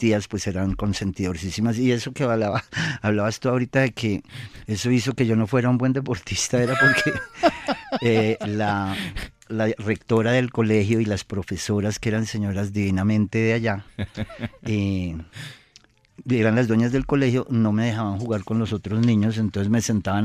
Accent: Ubaté, Cundinamarca, Colombia; born there; De hecho, yo nací en Ubaté, pero cuando ellos ya vivían aquí en Bogotá

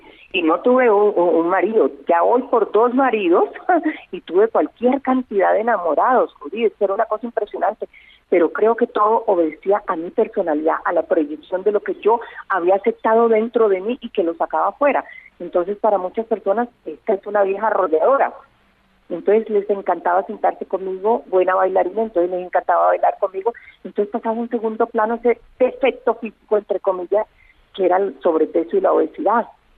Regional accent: Santa Marta, Magdalena, Colombia; born there; donde yo nací y estoy registrada

